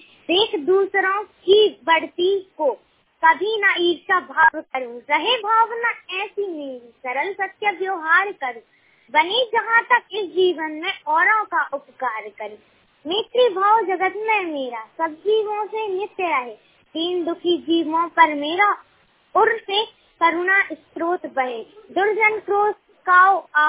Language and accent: Hindi; Indore, Madhya Pradesh, India; मैं इंदौर से हूँ